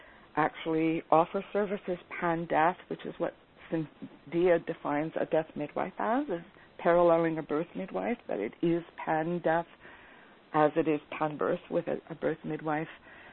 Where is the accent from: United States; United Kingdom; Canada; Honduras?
Canada; especially as a Canadian, a chance to sort of share what's happening in Canada